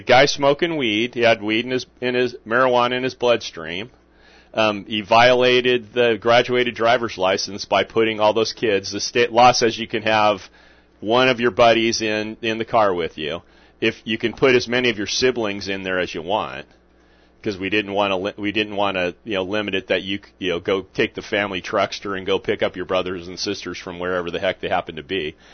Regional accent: California, United States; I grew up in California. The California had driver's training in the classroom.

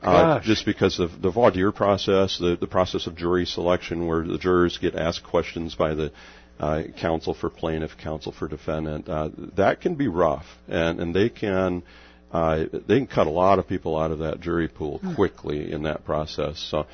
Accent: Bullhead City, Arizona, United States; I'm from Bullhead, been a Rotarian now for 15 years

